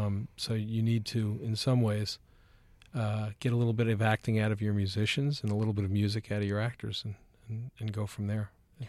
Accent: Baltimore, Maryland, United States; now in New Orleans, United States; I'm from Baltimore, and, you know, there's a lot about New Orleans that is dystopic beyond even my imagination.

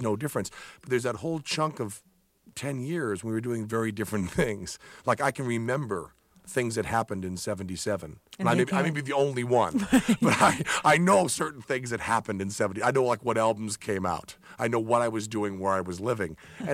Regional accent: Greenfield, Massachusetts, United States; I was brought up in Greenfield, Massachusetts, which is like 20 miles from the five college area, Amherst and UMass and everything.

